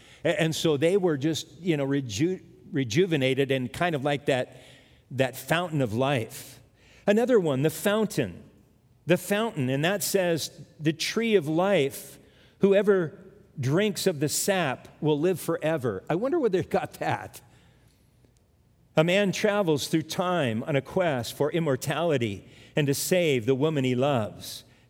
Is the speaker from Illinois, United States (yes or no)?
no; California, United States; But when I grew up in California, I was just a little guy.